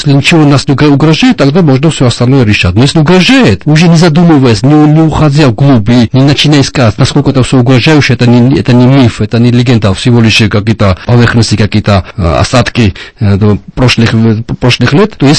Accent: Georgia; Но мы, грузины, очень, как и армяне, азербайджанцы, я уверен в этом

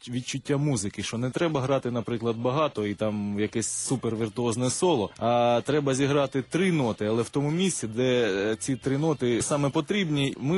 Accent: Zaporizhzhia Oblast, Ukraine; І багато разів я із Запоріжжя, з Либинки, приїжджав до столиці

